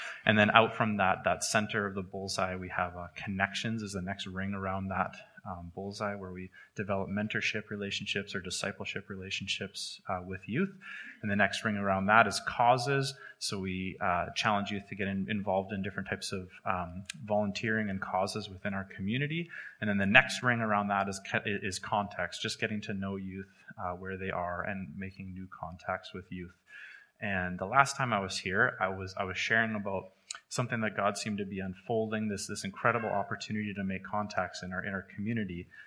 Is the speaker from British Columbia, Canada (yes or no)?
yes; Victoria, British Columbia, Canada; we were in Calgary. I'm from Victoria, and we'd moved away to Calgary for a bit